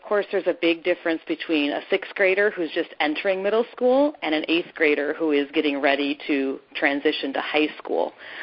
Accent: Wisconsin, United States; Sheila Koenig grew up in my home state of Wisconsin.

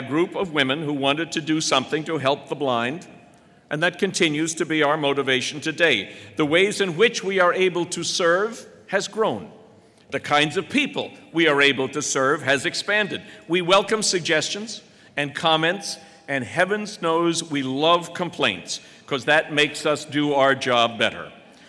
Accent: New York, United States; You have to forgive me if I burst into song every now and then, but I'm from New York.

